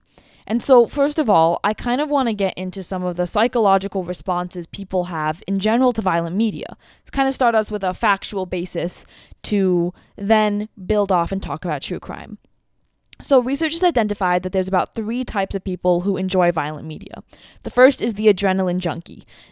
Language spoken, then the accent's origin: English; Los Angeles, California, United States; I grew up in Los Angeles.